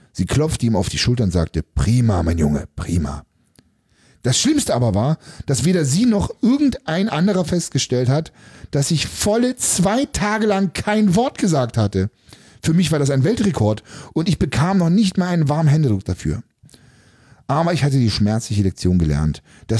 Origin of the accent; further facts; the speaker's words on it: East Germany, Germany; ich bin ja anders erzogen worden, Tim. Ich bin ja quasi ja in der DDR groß geworden.